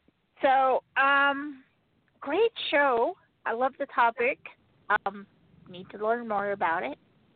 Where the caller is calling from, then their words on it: Utah, United States; I'm calling from Utah.